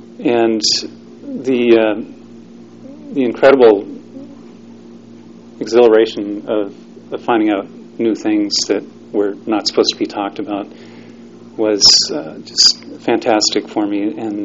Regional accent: California, United States; I didn't come from Utah, I was from Northern California.

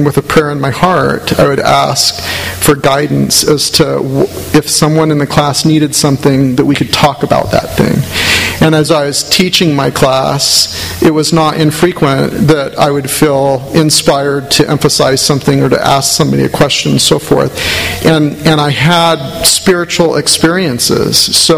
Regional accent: Mesa, Arizona, United States; So my parents joined the church when I was 3 years old in the Phoenix area of Arizona. I grew up in East Mesa, Arizona.

